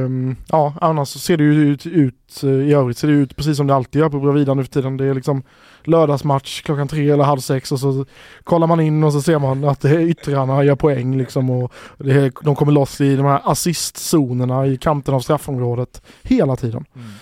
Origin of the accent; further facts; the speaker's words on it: Växjö, Kronoberg County, Sweden; jag är uppvuxen i hybridgrässtaden Växjö.